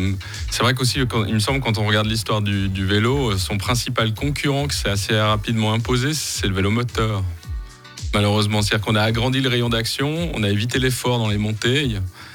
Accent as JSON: {"language": "French", "country": "Switzerland", "said": "je me suis rendu compte que le casque que je portais en tant que bon Suisse, ben, j'avais pas le droit en France."}